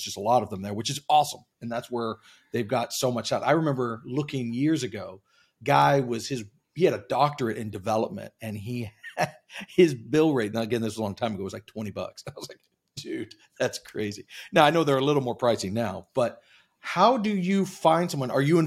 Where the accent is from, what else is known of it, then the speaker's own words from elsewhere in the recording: Plano, Texas, United States; I grew up in Plano, so I totally understand the hoity-toity.